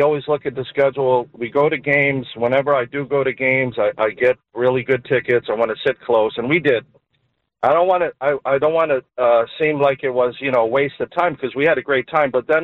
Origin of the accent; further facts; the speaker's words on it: East Coast, United States; I grew up on the East Coast, so the way that I view baseball is I do take it personal.